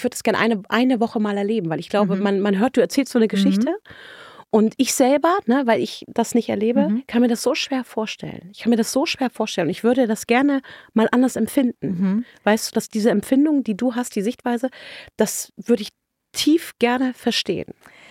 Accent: Brandenburg, Germany; wenn ich sage, ich komme aus der Uckermark, werde ich immer gefragt, wie gehe ich denn mit den Dörflern? Und ich sage, ich bin auch ein Dörfler.

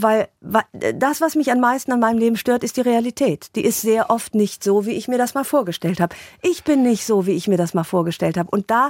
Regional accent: Rhineland, Germany; ich bin Rheinländerin, ich bin Ungarin

